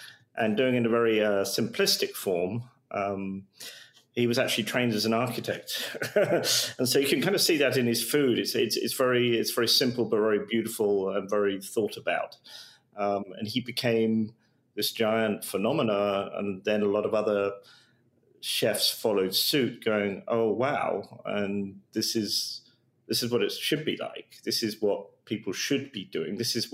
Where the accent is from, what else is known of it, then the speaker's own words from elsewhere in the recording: England, United Kingdom; now in Houston, United States; I'm obviously English, been here 25 years.